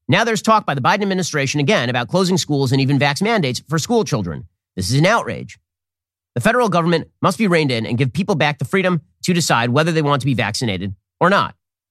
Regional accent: Georgia, United States; Politicians in my home state of Georgia, as well as in others, such as Texas and Florida, have leveraged the distrust they have created

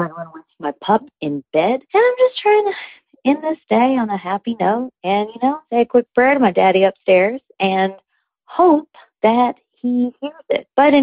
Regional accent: Birmingham, Alabama, United States; now in Miami, United States; I'm from Birmingham, Alabama. Living in Miami, Florida.

